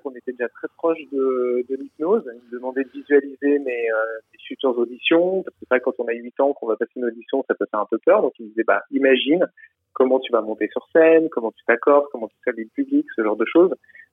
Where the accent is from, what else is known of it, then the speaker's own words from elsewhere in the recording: Aix-les-Bains, Auvergne-Rhône-Alpes, France; now in Paris, France; je suis originaire d'Aix-les-Bains, je vis à Paris depuis une vingtaine d'années